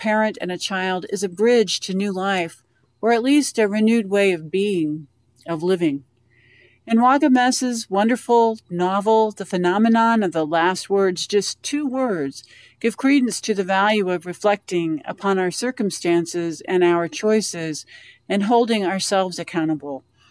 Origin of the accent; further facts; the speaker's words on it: Dodge City, Kansas, United States; from Dodge City, Kansas